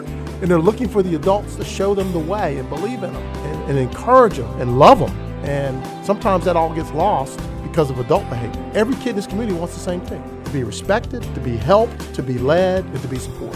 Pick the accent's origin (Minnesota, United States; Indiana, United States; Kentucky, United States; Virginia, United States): Virginia, United States; Roanoke; I grew up in a community very similar to Danville. I'm originally from Roanoke, Virginia. So I grew up in this part of the state.